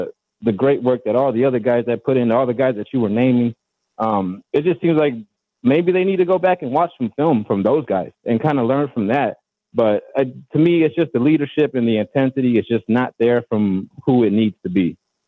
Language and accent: English; Chicago, Illinois, United States; now in Milwaukee, United States; Yeah, I live in Milwaukee, but I'm from Chicago, South Side, longtime Bears fan, man.